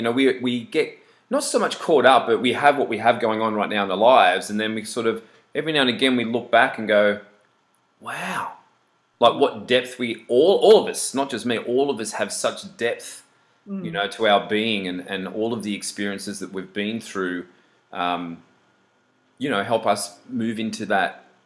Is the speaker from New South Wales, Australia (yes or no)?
yes; New South Wales, Australia; So I grew up down in south of Sydney, about 45 minutes an hour from the city. So just inland from Cronulla Beach.